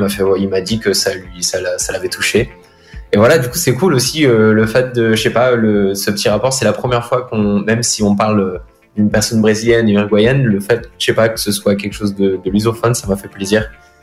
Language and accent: French; Lisbon, Portugal; also born or lived in France; j'ai grandi au Portugal. Moi, je suis né en France, mais on est vite retourné habiter au Portugal avec mes parents. J'ai grandi à Lisbonne, ma famille est de Porto.